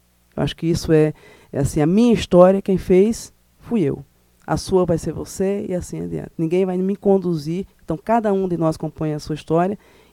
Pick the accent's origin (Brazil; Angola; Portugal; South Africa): Brazil; Northeast Region; como boa nordestina, adoro um forró.